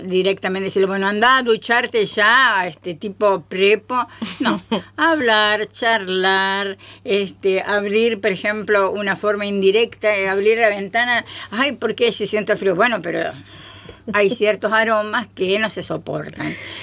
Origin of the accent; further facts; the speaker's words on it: Tucumán, Argentina; now in Misiones, Argentina; yo que no soy misionera, pero soy tucumana, pero ya adoptada por Misiones hace 30 años